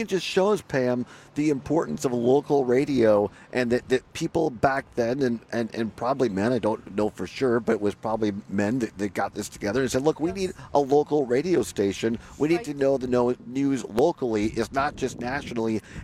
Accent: Richland Center, Wisconsin, United States; but growing up in Richland Center, people in Rapids and Richland Center, they rely for school closings

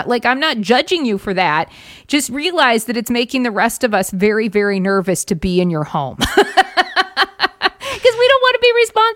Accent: South Dakota, United States; My dad was a hunter. I mean, I grew up in South Dakota. I get it, right?

